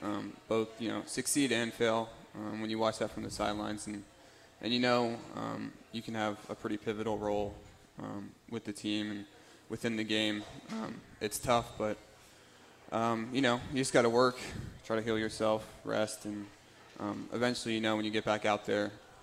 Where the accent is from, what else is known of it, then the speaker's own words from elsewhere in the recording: Pataskala, Ohio, United States; So I'm from Pataskala, Ohio, east side of Columbus.